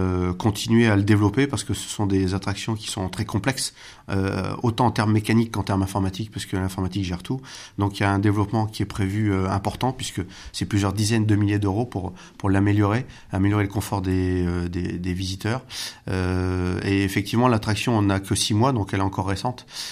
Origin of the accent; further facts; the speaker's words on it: Hénin-Beaumont, Hauts-de-France, France; Je suis né à Hénin-Beaumont et j'y ai passé une grande partie de mon enfance avec la famille du côté de ma mère qui sont tous des vrais ch'tis, puisque même mineurs de fond, mon oncle, mon grand-père sont des mineurs de fond, donc je connais bien le secteur et j'y suis très attaché.